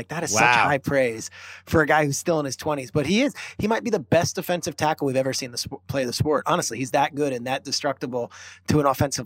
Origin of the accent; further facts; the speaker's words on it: New Jersey, United States; I grew up in New Jersey and everyone in New York and obviously you in Massachusetts.